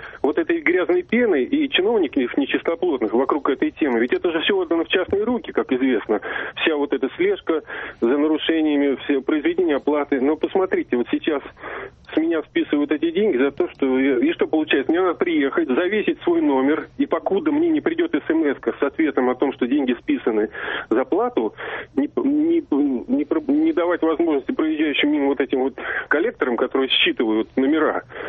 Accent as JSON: {"language": "Russian", "region": "Moscow", "country": "Russia", "said": "я из Москвы, да. … из Москвы."}